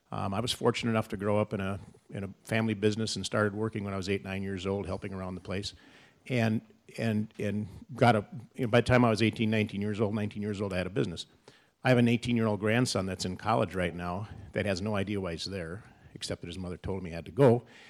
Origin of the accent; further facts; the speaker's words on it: Rice Lake, Wisconsin, United States; from Rice Lake, Wisconsin, 75th Assembly District Assemblyman.